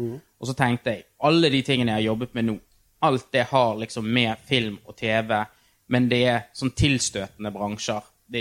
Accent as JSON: {"language": "Norwegian", "town": "Bergen", "region": "Vestland", "country": "Norway", "said": "Og så kommer vi fra Norge, fra Fyllingsdalen"}